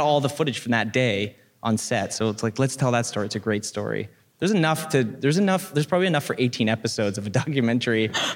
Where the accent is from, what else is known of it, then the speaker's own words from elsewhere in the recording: Vancouver, British Columbia, Canada; I grew up in Vancouver